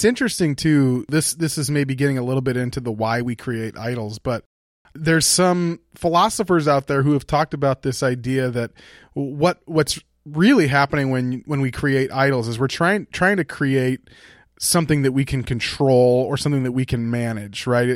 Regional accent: Illinois, United States; And growing up in the Chicago suburbs, I realized even when I was a kid, you know, I'd go visit my family in northern Minnesota

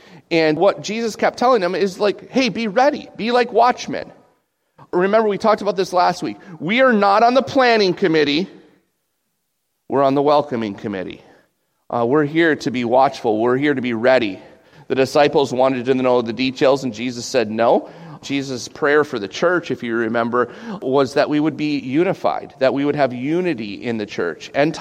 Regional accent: United States; I'm a pre-tribber because I don't like to suffer, and I'm American.

